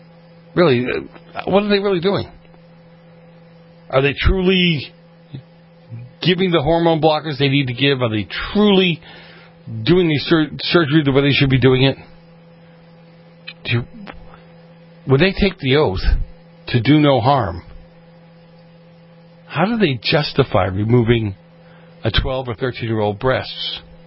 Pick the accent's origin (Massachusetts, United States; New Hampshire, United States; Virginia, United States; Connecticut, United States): Massachusetts, United States; Boston; On this day in history, March 17th, the British troops got chased out of Boston, my hometown.